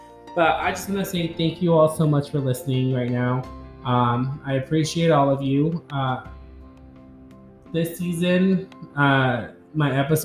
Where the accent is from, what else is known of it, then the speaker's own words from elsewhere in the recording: Kansas, United States; And like I said, I'm 20 some years old. I am from Kansas.